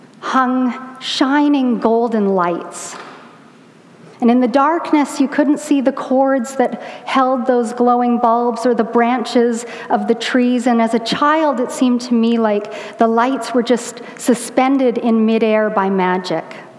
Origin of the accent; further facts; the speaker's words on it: Edmonton, Alberta, Canada; I grew up in Edmonton, where at this time of the year, the sun doesn't rise until almost 9 a.m. and it sets at 4 p.m.